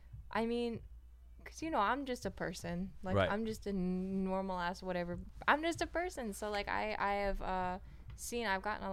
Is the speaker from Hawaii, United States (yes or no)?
yes; Hawaii, United States; it was crazy to like be in my hometown in Hawaii and have people come up to me